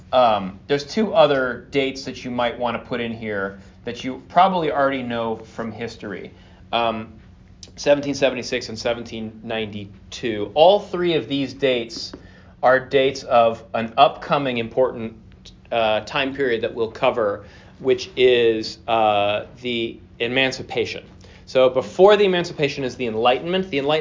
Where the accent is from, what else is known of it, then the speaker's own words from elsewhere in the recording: Los Angeles, California, United States; And I grew up in Los Angeles, and we had a City Paper, and it got bought out and went downhill.